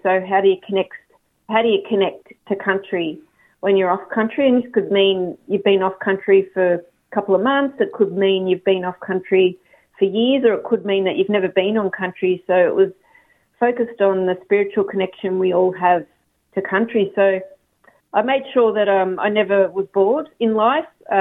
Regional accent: Victoria, Australia; but I'm Wurundjeri, so a traditional custodian of Naam and of Cotton Mount Dandenong, where the exhibition is.

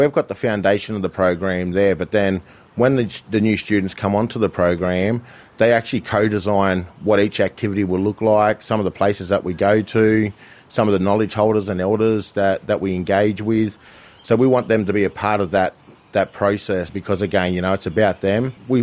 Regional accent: New South Wales, Australia; I'm a Wiradjuri man. Got ties to Western New South Wales, but I was born and raised in Wabunja country down there on the south coast of New South Wales.

